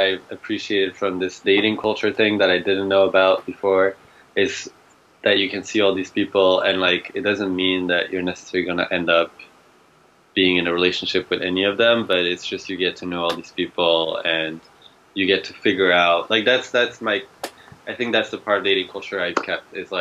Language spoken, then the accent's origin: English; France; I grew up in France.